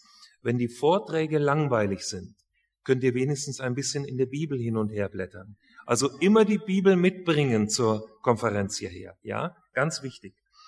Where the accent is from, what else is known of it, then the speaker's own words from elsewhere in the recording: Hesse, Germany; ich bin Hesse, aber wir haben badische Kinder.